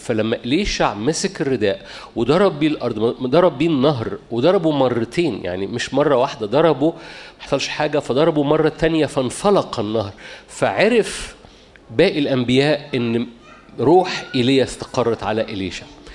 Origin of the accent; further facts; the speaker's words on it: Cairo, Cairo Governorate, Egypt; ما عرفش عندنا في القاهرة بيقولوها كتير